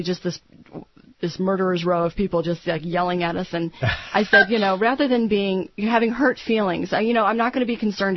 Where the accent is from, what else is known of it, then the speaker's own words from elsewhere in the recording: Iowa, United States; and I'm from Iowa originally, right. So I'm pretty familiar with the territory.